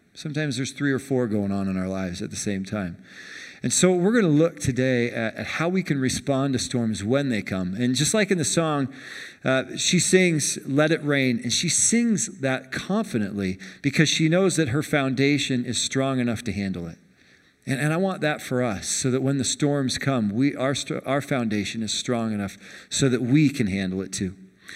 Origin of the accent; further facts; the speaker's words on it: Portland, Oregon, United States; Now, I'm from Portland, Oregon originally. I grew up in Portland.